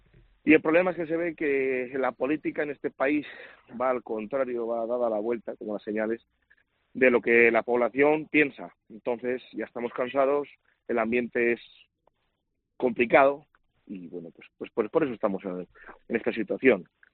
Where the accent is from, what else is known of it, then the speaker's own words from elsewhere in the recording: Castile and León, Spain; En nuestra comarca, somos del Valle de Esgueva